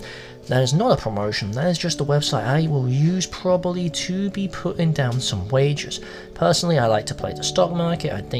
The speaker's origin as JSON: {"language": "English", "town": "St. Louis", "region": "Missouri", "country": "United States", "tie": "born or raised there", "said": "my hometown of St. Louis will have an XFL team."}